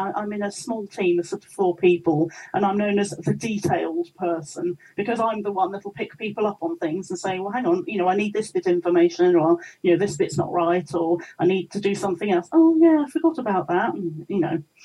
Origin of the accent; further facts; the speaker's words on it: England, United Kingdom; hello, I'm the English girl. Please, could I have some tea? They'd be like, oh, hi, you're from England.